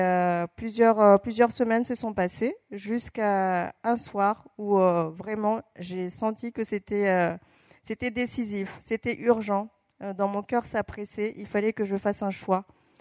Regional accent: Mayotte; also born or lived in Madagascar; Je suis originaire de Mayotte et Madagascar.

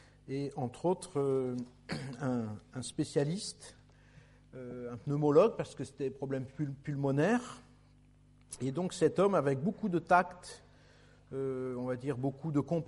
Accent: Normandy, France; Donc je suis né en Normandie, dans une famille catholique païenne.

